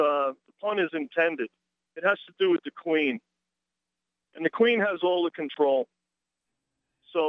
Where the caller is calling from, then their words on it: Blairstown, New Jersey, United States; Calling from Blairstown, New Jersey.